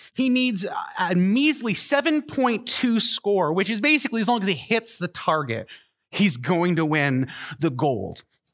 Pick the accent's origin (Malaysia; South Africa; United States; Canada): Canada; I'm a Canadian